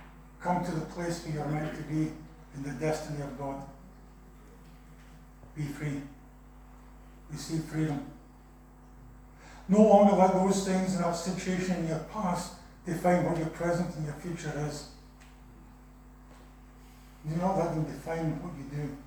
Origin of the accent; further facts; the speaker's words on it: Scotland, United Kingdom; accent: Scottish; have a Scottish accent on top of it. I am from Ayrshire, I don't even speak Scottish properly.